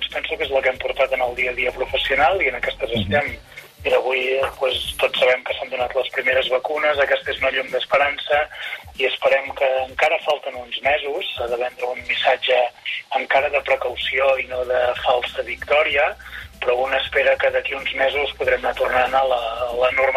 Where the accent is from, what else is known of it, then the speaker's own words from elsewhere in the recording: Catalonia, Spain; jo soc del Berguedà